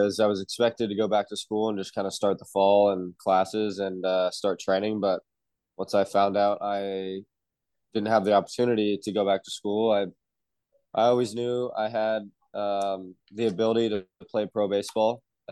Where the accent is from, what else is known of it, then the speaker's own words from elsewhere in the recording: British Columbia, Canada; I'm from British Columbia, by Vancouver. So it's about a 12-hour drive from my home.